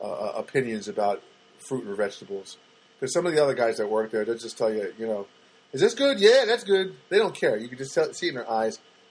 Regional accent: United States; I'm just an American boy who wants you to learn how to speak English.

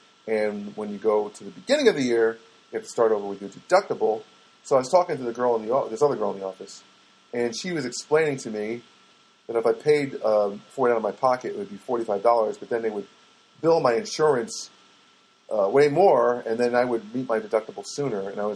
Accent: Philippines; Because I'm a Filipina.

